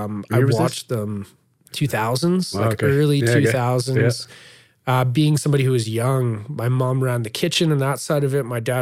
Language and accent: English; Medicine Hat, Alberta, Canada; also born or lived in Dunmore; We moved to Medicine Hat. So step one, moved to Medicine Hat. I grew up in town in Medicine Hat for a handful of years. And I think grade five, we moved out to an acreage just outside of Medicine Hat in a place called Dunmore.